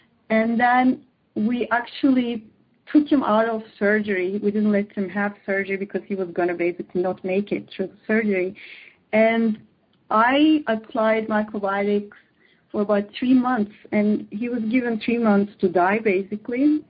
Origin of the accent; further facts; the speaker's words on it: Turkey; English is a second language; moved away as an adult; also born or lived in London; I was born. Yeah, I was born in Turkey, grew up in Turkey. Then after college, I went to London.